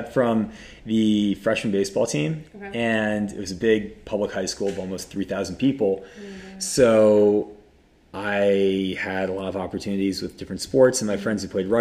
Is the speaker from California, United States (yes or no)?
no; Connecticut, United States; So I'm technically the most southwestern town in New England.